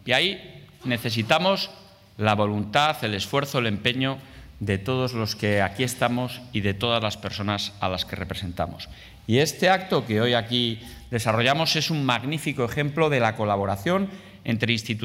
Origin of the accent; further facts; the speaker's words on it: Salamanca, Castile and León, Spain; De aquellos que somos salmantinos o de aquellos que han venido a Salamanca desde otros rincones.